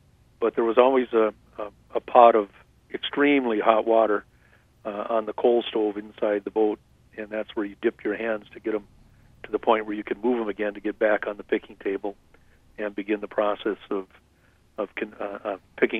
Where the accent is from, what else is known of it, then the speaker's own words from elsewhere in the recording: Knife River, Minnesota, United States; growing up in Knife River and driving into two harbors at 4:30 in the morning or 5 o'clock in the morning to get on board the Nelson J